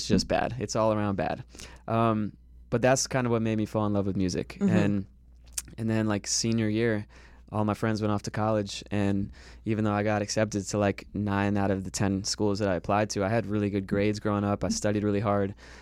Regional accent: Florida, United States; But I grew up in Florida. Didn't really get into music until like junior year of high school.

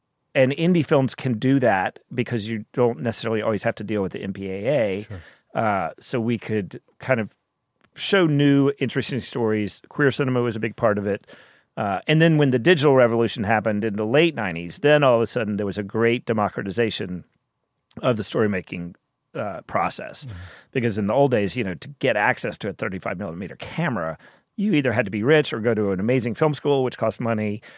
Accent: Davidson, North Carolina, United States; Well, growing up in Davidson, North Carolina, not a lot to do.

